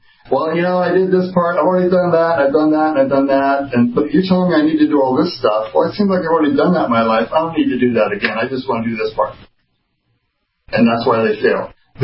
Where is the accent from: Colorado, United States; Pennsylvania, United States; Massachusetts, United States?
Colorado, United States; Denver; I said, hi, I'm from Denver.